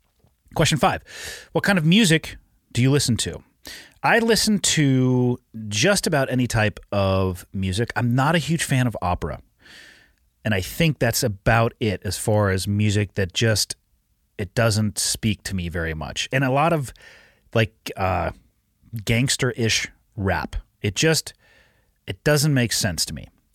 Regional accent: Santa Cruz, California, United States; I was born and raised in Santa Cruz. I was in the water all the time.

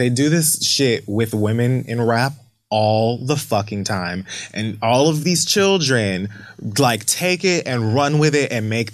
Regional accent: Bronx, New York, United States; he knows that I'm like, I'm passionate and I'm from the Bronx and whatever, whatever.

